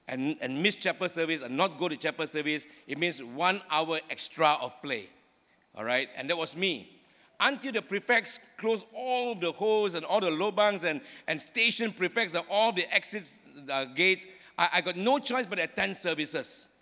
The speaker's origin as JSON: {"language": "English", "town": "Seremban", "region": "Negeri Sembilan", "country": "Malaysia", "tie": "born or raised there", "said": "I studied in the Anglo-Chinese school here in Seremban. Born and bred in Seremban, studied there."}